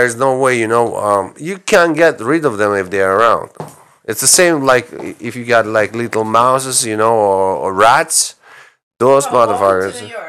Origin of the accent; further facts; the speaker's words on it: Russia; I'm originally from Russia. In Russia, we don't have we do have wooden houses, but they're more like private and in suburban areas.